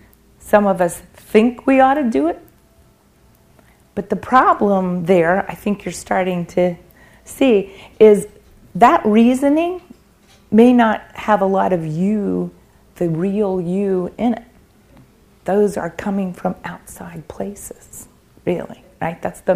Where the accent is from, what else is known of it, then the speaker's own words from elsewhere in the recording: the South, United States; I see, I'm a Southerner.